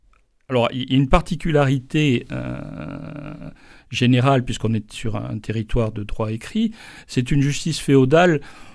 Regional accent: Toulouse, Occitanie, France; je suis aussi un Toulousain passionné, puisque je suis membre des Toulousains de Toulouse.

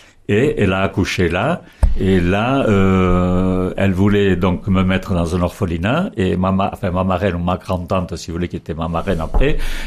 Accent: Saint-Étienne-de-Baïgorry, Nouvelle-Aquitaine, France; born there; Et moi, je suis né à Saint-Étienne-Baïgorry, au Pays Basque, dans la Basse Navarre. Mais il n'y a que 8 kilomètres qui nous séparent de la frontière basque espagnole.

